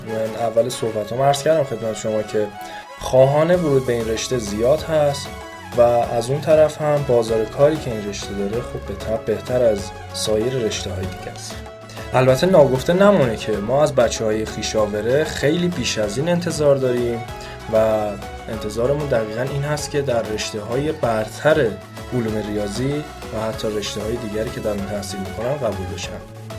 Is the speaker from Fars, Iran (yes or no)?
no; Hamadan, Iran; یه تبلیغ برای شهر خودم به همدان هست بکنم